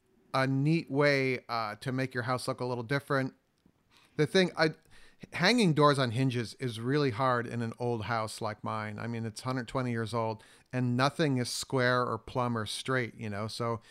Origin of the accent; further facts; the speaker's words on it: Wisconsin, United States; I was raised in Wisconsin, so Erin and I kind of have a kindred love of Wisconsin there. You know, it's a great place.